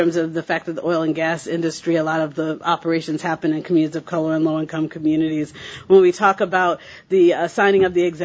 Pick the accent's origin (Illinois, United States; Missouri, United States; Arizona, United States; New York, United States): Illinois, United States; Chicago; born there; I was born in Chicago, and I spent the last few days there at a meeting.